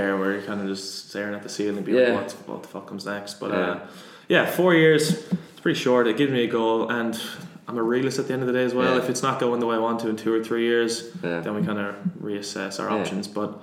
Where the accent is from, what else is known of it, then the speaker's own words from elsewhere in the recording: New York, United States; Obviously growing up in New York, I was like, shit, that could be me.